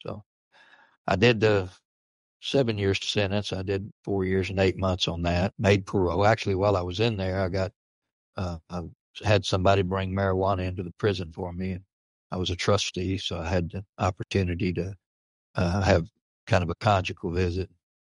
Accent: Brazoria, Texas, United States; this prison that I was at was right there in my hometown in Brazoria, Texas.

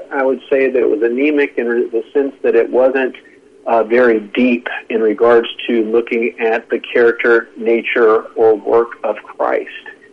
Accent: Wilmington, North Carolina, United States; which is about 2.5 hours from my hometown there in Wilmington area.

